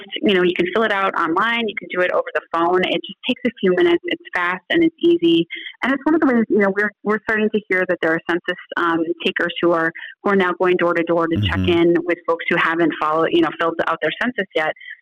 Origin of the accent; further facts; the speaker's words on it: Minnesota, United States; And I don't know about you, but as a Minnesotan, like, I am not coming in 11th place.